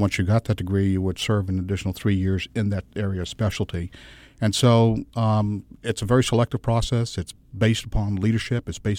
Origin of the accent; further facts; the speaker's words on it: Newport, Rhode Island, United States; I grew up in a Navy environment all of my life. And I often tell the story, Rebecca, of growing up in Newport, Rhode Island.